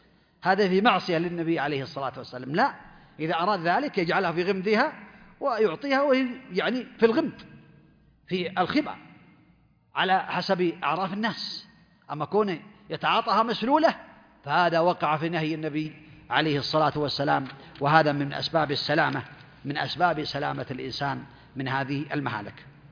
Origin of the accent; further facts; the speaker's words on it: Saudi Arabia; عندنا في المملكة العربية السعودية عنده تأشيرة دخول